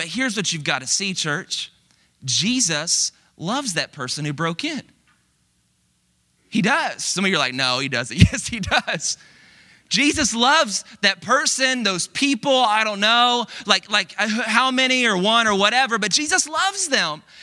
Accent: Dallas, Texas, United States; A lot of you know this, I'm from Dallas, and we had an Easter service, it was a big deal

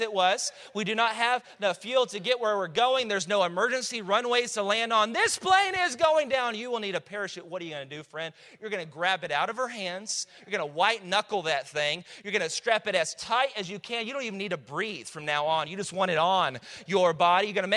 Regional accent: Texas, United States; we're from Texas, so we say Dr. Pepper, right?

